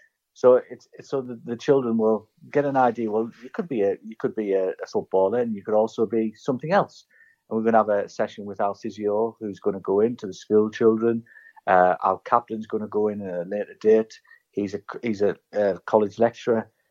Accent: Shildon, North East England, United Kingdom; I don't live in Shildon, but I was brought up in Shildon and born and bred in Shildon.

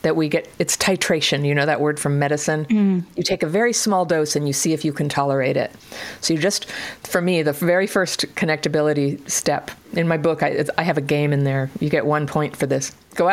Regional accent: Berkeley, California, United States; My husband says this to me because I'm, you know, my mother's from Brooklyn. I'm from Berkeley.

